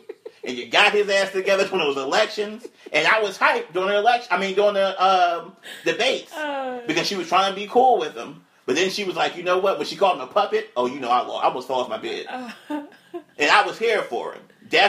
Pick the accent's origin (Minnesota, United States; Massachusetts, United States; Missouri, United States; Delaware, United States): Delaware, United States; I'm from Delaware, bitch. And I will beat your ass and be on the next Amtrak back to Delaware.